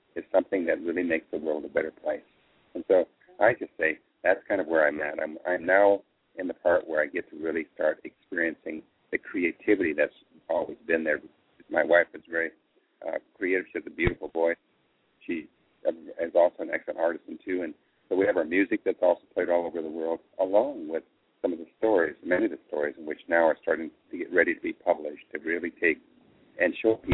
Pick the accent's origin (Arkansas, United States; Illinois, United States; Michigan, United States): Michigan, United States; born there; Some of you probably don't realize that originally I was born in Michigan.